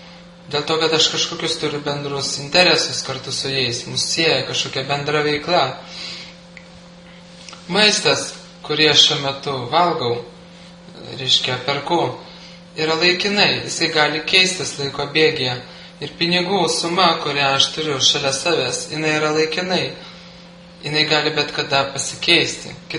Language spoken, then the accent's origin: Lithuanian; Kaunas, Kaunas County, Lithuania; Aš gimiau Žaliakalnį. Taip. Po to aš gyvenau, reiškia, centre, šventyklai ant Savanorių kalno. Po to aš gyvenau Vilijampolėje. Po to aš dabar gyvenu, reiškia, senamestyje.